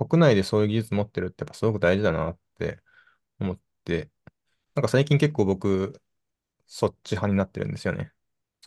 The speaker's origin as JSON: {"language": "Japanese", "region": "Saga", "country": "Japan", "tie": "born or raised there", "said": "地元が佐賀なんで"}